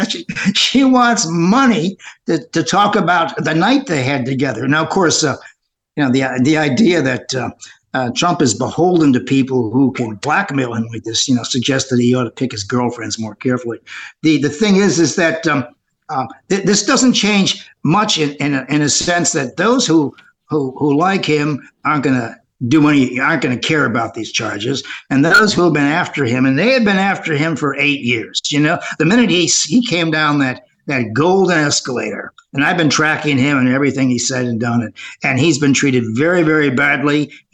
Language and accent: English; Chicago, Illinois, United States; as a guy born and raised in Chicago, I grew up in a system that was as crooked as a fish hook